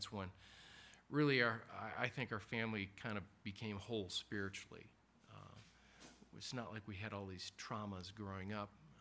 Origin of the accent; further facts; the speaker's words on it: Zion, Illinois, United States; born there; I was born in Zion, Illinois. It was started as kind of a religious utopia.